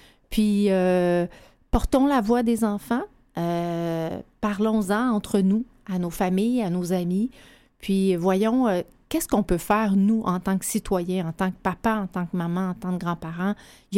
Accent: Saint-Dominique-du-Rosaire, Quebec, Canada; Ben moi, je suis une petite fille de Saint-Dominique-du-Rosaire. J'ai grandi en Abitibi-Témiscamingue

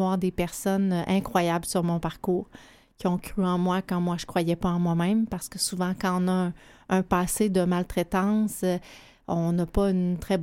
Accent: Saint-Dominique-du-Rosaire, Quebec, Canada; Ben moi, je suis une petite fille de Saint-Dominique-du-Rosaire. J'ai grandi en Abitibi-Témiscamingue

